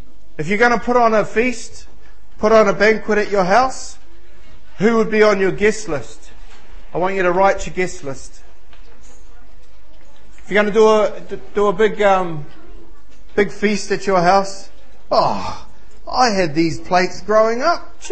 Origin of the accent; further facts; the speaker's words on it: South Auckland, Auckland, New Zealand; No, I'm not from Auckland. Even though they've changed the name, I'm from South Auckland. It's very different.